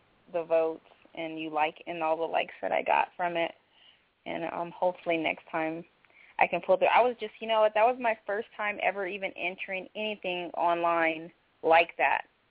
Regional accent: California, United States; because I grew up in California. I was going to fashion design school.

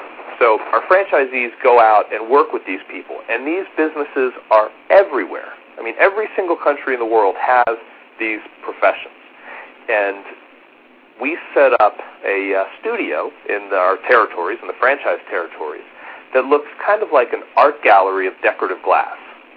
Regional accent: East Coast, United States; moved away as an adult; I grew up on the East Coast and worked out there at Morgan Stanley and at Charles Schwab at the World Trade Center before moving out west after getting my MBA.

